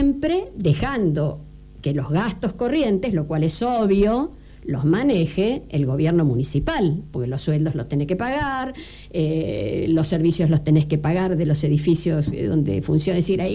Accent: Tierra del Fuego, Argentina; y somos fueguinos, dijimos en la campaña

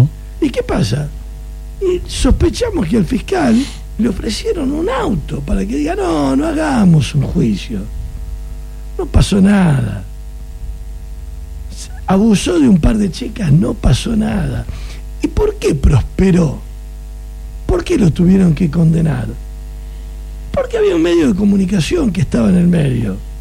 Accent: Argentina; Estamos en Argentina, somos Argentina.

